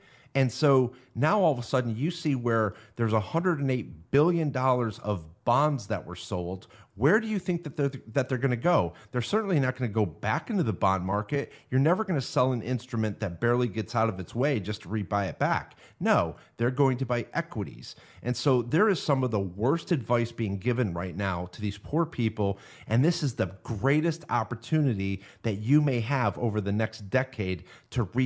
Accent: New York, United States; And I come from New York, so, you know, I know a lot of people from New York

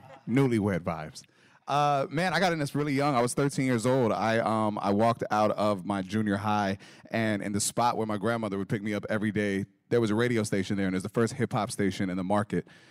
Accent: Lubbock, Texas, United States; moved away as an adult; now in San Antonio, United States; And then about 19, moved from Lubbock, Texas, which is my hometown, to San Antonio.

